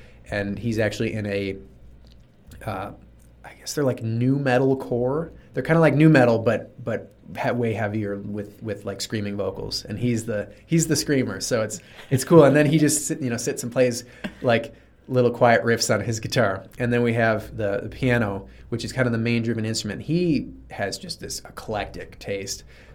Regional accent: Buffalo, New York, United States; But the pianist and singer, he and I grew up together in Buffalo.

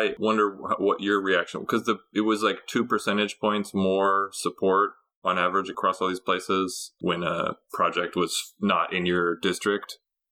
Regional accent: Los Angeles, California, United States; But I was kind of surprised for my hometown of Los Angeles, California, the project size effect was actually pretty small.

